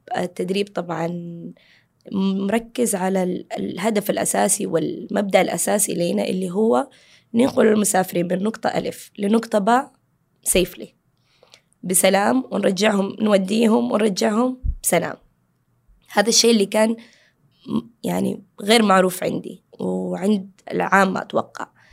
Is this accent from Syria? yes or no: no; Saudi Arabia; بيسمعوني من لهجتي يقوم يطالع فيه، أنت سعودية؟ أقول لهم أيوة أنا سعودية.